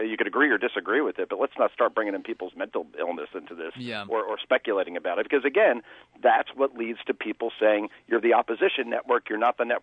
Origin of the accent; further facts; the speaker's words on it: Ireland; Well, look, I'm Irish.